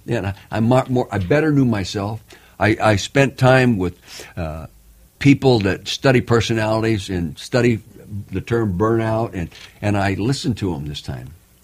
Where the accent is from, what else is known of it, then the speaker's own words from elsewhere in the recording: Calistoga, California, United States; Well, I was born in Calistoga, the north end of the Napa Valley.